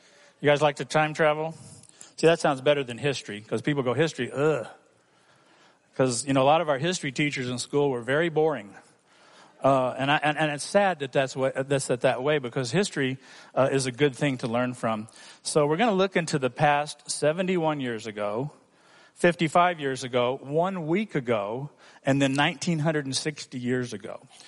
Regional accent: Hong Kong; When I was growing up in Hong Kong as a missionary kid, he came and came to our church in Hong Kong, and we knew him right away.

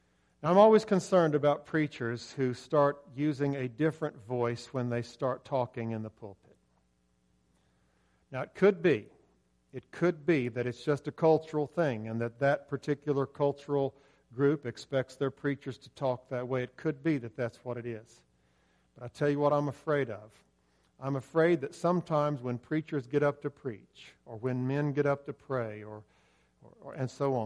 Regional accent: Ironton, Ohio, United States; Now, I grew up on the Ohio River. I grew up on Ironton, Ohio, but I could see Kentucky, the promised land, from where I lived.

